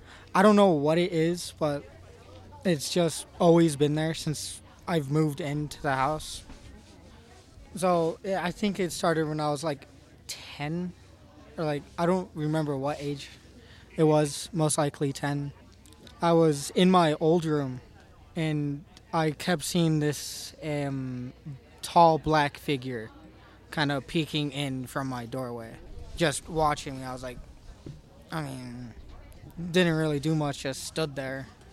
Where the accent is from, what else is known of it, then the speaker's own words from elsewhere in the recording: Bisbee, Arizona, United States; now in Tucson, United States; I'm from Bisbee, Arizona, currently living in Tucson.